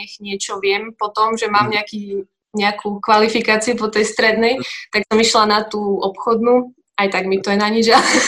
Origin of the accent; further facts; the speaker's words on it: Nitrianske Pravno, Trenčín Region, Slovakia; som z Nitrianskeho Právna. Mm-hmm. To je taká väčšia dedina pri Prievidzi, 13 km odtiaľ.